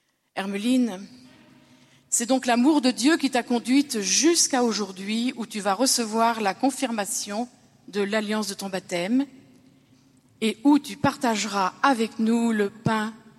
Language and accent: French; Paris, Île-de-France, France; also born or lived in Netherlands; Originaire d'Indonésie, et plus précisément des îles Moluques de par mes parents. Je suis née aux Pays-Bas, mais j'ai grandi à Paris dans un foyer protestant avec des parents pratiquants.